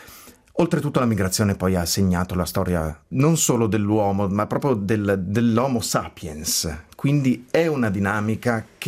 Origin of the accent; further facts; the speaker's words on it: Ticino, Switzerland; born there; anch'io sono figlio di una migrazione. Sono nato in Ticino, in Svizzera, da una famiglia che vi era emigrata 2 anni prima che io nascessi.